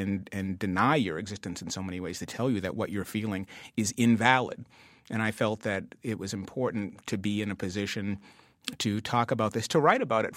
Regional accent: Dorchester, Massachusetts, United States; which is those black families in the 70s and growing up in Dorchester.

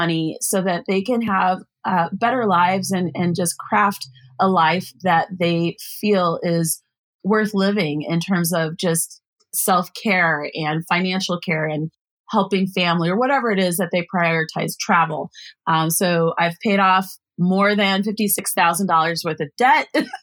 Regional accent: Denver, Colorado, United States; also born or lived in California; I was raised in Denver. My dad was in the military. So weirdly enough, I was born in California, but it was military life.

